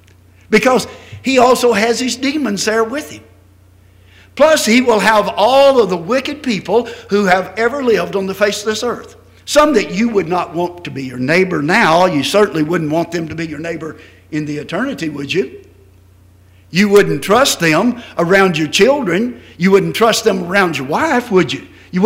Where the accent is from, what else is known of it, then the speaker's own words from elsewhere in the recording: Texas, United States; moved away; Originally, I was from Texas. I've been gone so long, I'm not from Texas any longer, I guess.